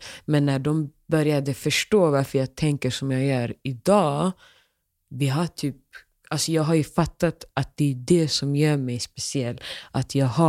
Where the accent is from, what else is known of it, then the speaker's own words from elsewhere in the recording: Sweden; För att de ser mig som en svensk-somalisk kvinna som har krossat glastak i kanske den vitaste delen av världen.